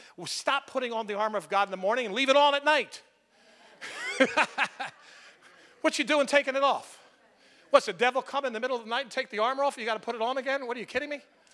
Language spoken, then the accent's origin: English; Philadelphia, Pennsylvania, United States; I grew up in South Philadelphia. I know a little bit from experience what I'm talking about.